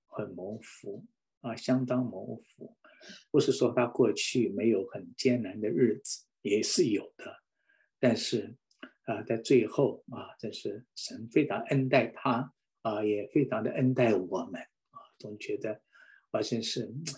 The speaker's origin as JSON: {"language": "Chinese", "country": "China", "said": "我们中国人很忌讳"}